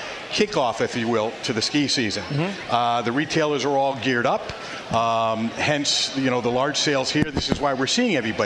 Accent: North Haven, Connecticut, United States; Once again, growing up in Southern Connecticut, I used to do weekend trips up on a bus from North Haven, Connecticut, up to Western Mass and Southern Vermont.

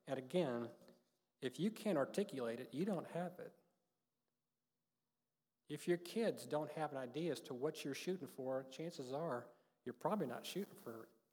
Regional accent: Iowa, United States; and I'm from Iowa, so lots of farm work.

